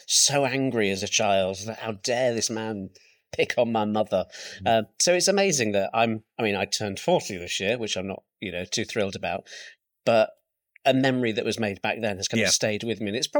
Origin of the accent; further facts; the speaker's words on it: Derby, East Midlands, United Kingdom; Because I'm from Derby originally